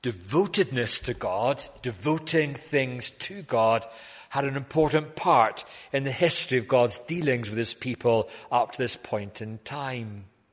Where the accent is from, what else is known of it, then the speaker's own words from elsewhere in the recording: Scotland, United Kingdom; also born or lived in England; but I was brought up in Scotland and England in Baptist churches where we had regular dedication services of newborn babies to the Lord.